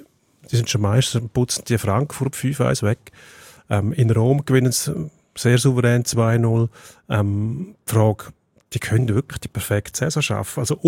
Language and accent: German; Switzerland; Bei uns in der Schweiz auch während der Playoffs Zuschauer viel herrufen, wenn einer umgeht.